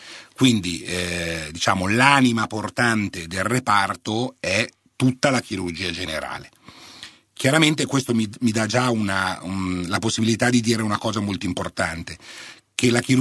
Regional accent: Milan, Lombardy, Italy; Io sono un milanese, vengo da Milano, ho studiato e vissuto sempre a Milano, vivo a Milano

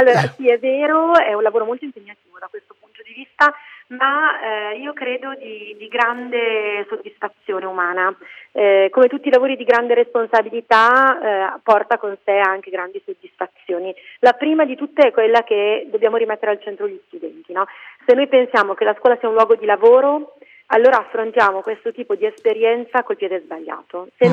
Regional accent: Busto Arsizio, Lombardy, Italy; Per scelta ho deciso di ritornare nella mia città, io sono di Busto Arsizio

